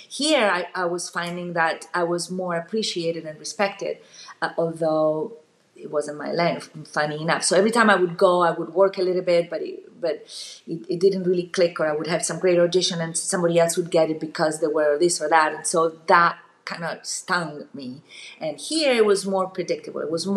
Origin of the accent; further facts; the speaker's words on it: Italy; when I was growing up in Italy, there was a lot of nepotism